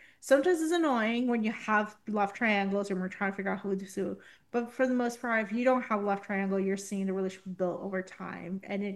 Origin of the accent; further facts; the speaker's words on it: Puerto Rico; I grew up in Puerto Rico where gossip is kind of like our storytelling.